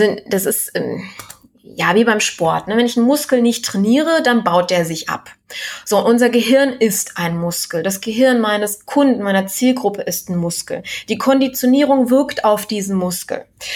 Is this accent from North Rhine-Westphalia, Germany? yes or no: yes; Düsseldorf, North Rhine-Westphalia, Germany; Ich bin ja Düsseldorferin